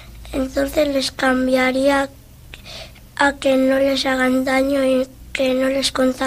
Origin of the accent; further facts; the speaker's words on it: Treto, Cantabria, Spain; No, soy de Treto.